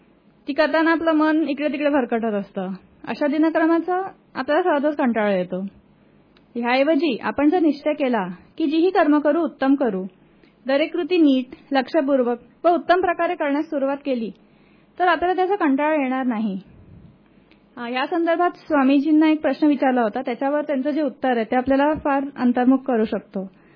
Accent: Nagpur, Maharashtra, India; मी मूळ नागपूरचे आहे.

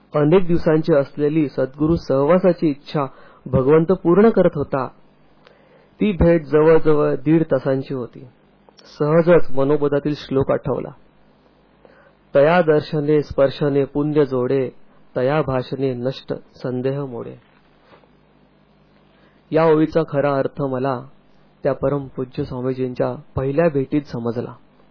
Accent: Mumbai, Maharashtra, India; मी राहिला मुंबईचा. माझे लहानपण शिक्षण मुंबईतच गेले.

